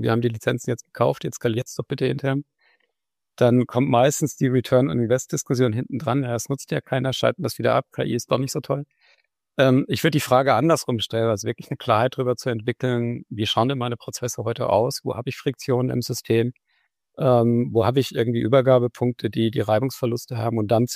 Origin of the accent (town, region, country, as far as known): Hesse, Germany; born or raised there; also born or lived in Bavaria / Ruhr